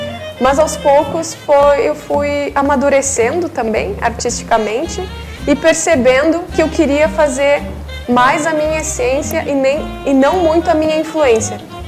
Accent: Dom Pedrito, Rio Grande do Sul, Brazil; E eu adoro dizer que eu sou daqui de Dom Pedrito, porque eu já viajei muito e conheço muitas cidades e Dom Pedrito é muito especial. É a minha terra natal, né?

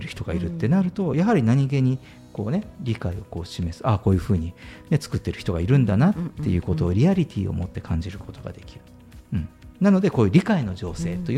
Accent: Itoshima, Fukuoka, Japan; 僕の田舎は九州の糸島市っていうところでちょっと、うん、まあ、そういうなんですかどちらかというと農村地区だったんですけど

